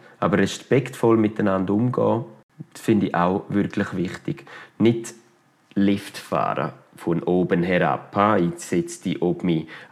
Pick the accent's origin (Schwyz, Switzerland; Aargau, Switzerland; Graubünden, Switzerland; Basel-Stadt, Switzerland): Graubünden, Switzerland; Chur; accent: Bündner dialect; Man hört es meinem Bündner Dialekt an. Ich bin von da, ich bin von Chur.